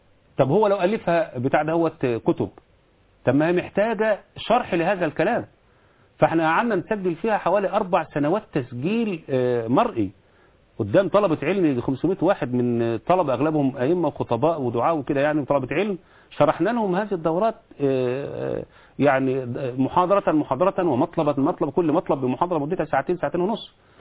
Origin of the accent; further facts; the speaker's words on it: Egypt; انا اتشرف بان انا اكون مصري